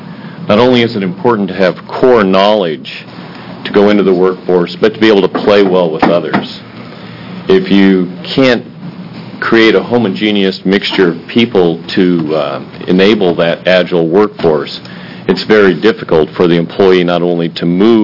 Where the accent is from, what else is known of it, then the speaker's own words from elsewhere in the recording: McMinnville, Oregon, United States; I am from McMinnville, Oregon.